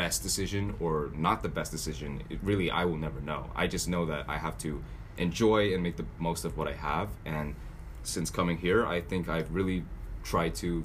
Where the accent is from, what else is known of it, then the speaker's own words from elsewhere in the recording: California, United States; I am originally from the Bay Area, where I grew up. I was born there, went to high school there.